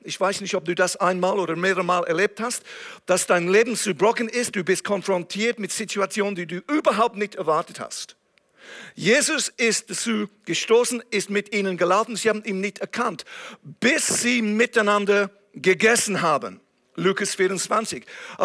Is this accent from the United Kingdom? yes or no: yes; England, United Kingdom; German is a second language; Ein Engländer, der Deutsch gelernt hat in der Schweiz. Genau so. Also ich hoffe, dass ihr meinen Akzent versteht